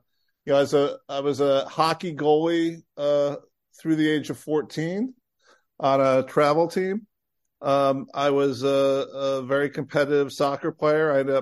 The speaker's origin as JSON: {"language": "English", "region": "Illinois", "country": "United States", "tie": "born or raised there", "said": "And growing up in Illinois, you know, you just get what was ever at the Metroplexes."}